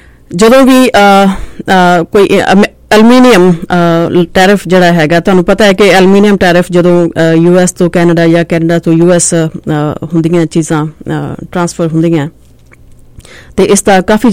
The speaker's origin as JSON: {"language": "Punjabi", "region": "Punjab", "country": "India", "said": "ਕਿਉਂਕਿ ਅਸੀਂ ਪੰਜਾਬ ਤੋਂ ਬਿਲੋਂਗ ਕਰਦੇ ਹਾਂ ਅਸੀਂ ਪੰਜਾਬੀ ਫਾਰਮਰਸ ਫੈਮਿਲੀ ਤੋਂ ਬਿਲੋਂਗ ਕਰਦੇ ਹਾਂ"}